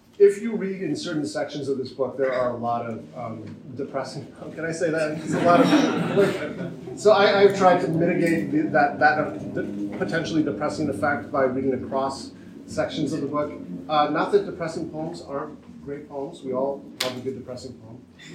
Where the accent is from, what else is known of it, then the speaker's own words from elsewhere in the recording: Saginaw, Michigan, United States; So I grew up in Michigan, in Saginaw, Michigan, actually, Theodore Recchi's hometown.